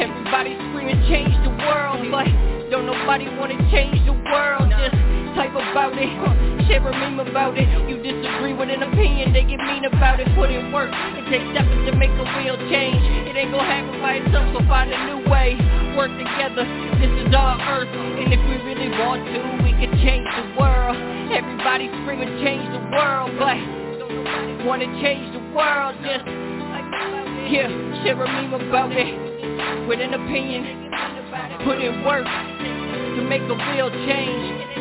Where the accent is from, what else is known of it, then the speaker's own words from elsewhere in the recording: Halifax, Nova Scotia, Canada; from Halifax, Nova Scotia. This is some real shit.